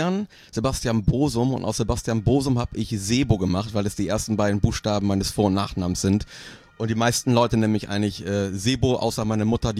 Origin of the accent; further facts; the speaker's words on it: Bremen, Germany; ich kann mir nicht vorstellen, zurückzugehen nach Bremen, auch wenn ich Bremen sehr liebe. Das ist halt meine Heimat natürlich, man hat da so eine Verbundenheit